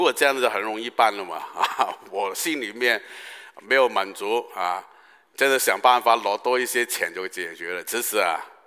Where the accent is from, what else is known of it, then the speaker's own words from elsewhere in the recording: Guangdong, China; 我们广东人说打破双腿都不要担心了